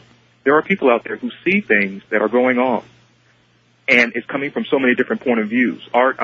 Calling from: Sacramento, California, United States; I'm calling from Sacramento.

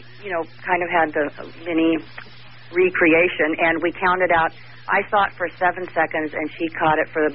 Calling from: Sonoma, California, United States; I'm calling from Sonoma.

